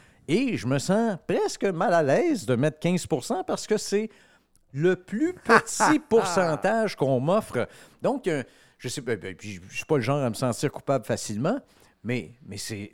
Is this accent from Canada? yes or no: yes; Manitoba, Canada; nous, on vient du Manitoba